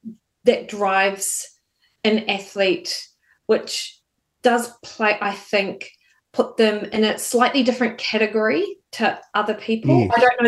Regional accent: New Zealand; I'd played a bit of netball because, of course, I'm a Kiwi, so that's what you did as a girl.

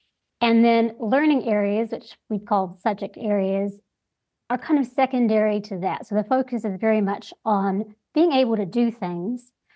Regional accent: New Zealand; born there; I was born in New Zealand and, of course, ended up back here because it doesn't compare to here.

